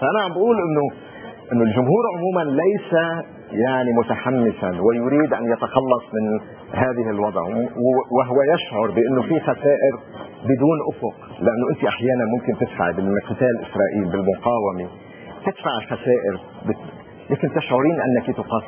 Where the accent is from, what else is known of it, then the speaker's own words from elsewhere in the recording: Lebanon; انا كمواطن لبناني